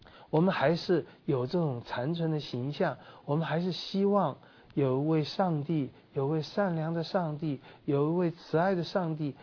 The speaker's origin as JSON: {"language": "Chinese", "country": "China", "said": "用我们中国人的一句话来讲，就是不孝"}